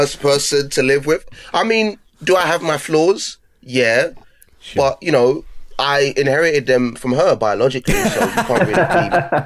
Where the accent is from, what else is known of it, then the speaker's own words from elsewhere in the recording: Nigeria; I'm a Nigerian yeah, household.